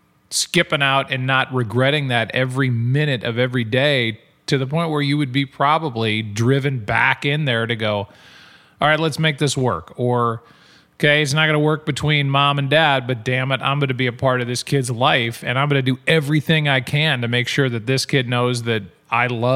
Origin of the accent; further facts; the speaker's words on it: St. Louis, Missouri, United States; as a St. Louisan and as a Midwesterner, I see the LA life